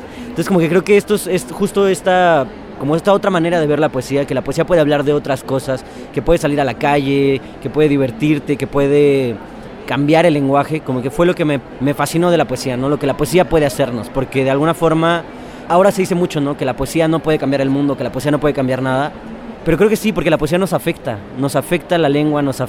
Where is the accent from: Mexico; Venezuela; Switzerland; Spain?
Mexico; Saltillo, Coahuila; Yo soy de Saltillo, Coahuila.